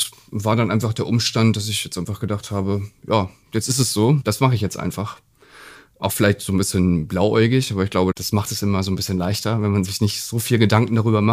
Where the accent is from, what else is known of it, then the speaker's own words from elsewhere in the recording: North Rhine-Westphalia, Germany; moved away as an adult; Ja, also ich komme eigentlich aus Westdeutschland, Nordrhein-Westfalen und habe da auch meine Ausbildung gemacht, also bin aufgewachsen, meine Ausbildung gemacht und bin dann nach Österreich gegangen.